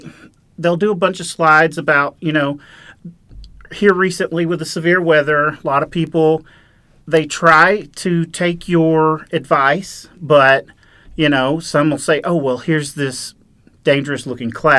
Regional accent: Camden, Arkansas, United States; Well, I initially was born and raised in South Arkansas in Camden. I went to school in Magnolia at SAU and graduated in 2011.

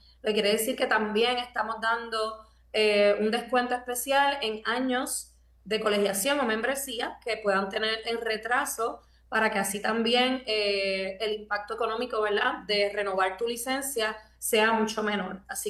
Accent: Puerto Rico; sabemos que todos nosotros como puertorriqueños, pero también como profesionales, hemos pasado momentos muy difíciles

